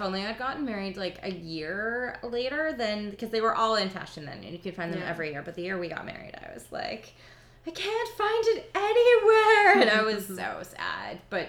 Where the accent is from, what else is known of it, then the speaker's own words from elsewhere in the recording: Edmonton, Alberta, Canada; But, because I am Canadian, always thought that I would just marry Prince William.